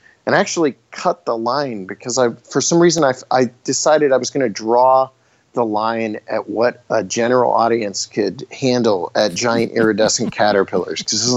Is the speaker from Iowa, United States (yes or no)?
no; Bolivar, Ohio, United States; about a mile from where I grew up in Bolivar, Ohio.